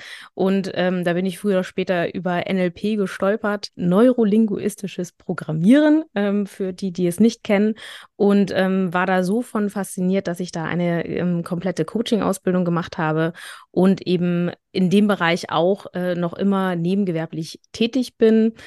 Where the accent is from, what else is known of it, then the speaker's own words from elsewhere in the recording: Schleswig-Holstein, Germany; ich wohne im wunderschönen Norden Hamburgs, gehört noch zu Schleswig-Holstein. Da bin ich auch aufgewachsen in Schleswig-Holstein.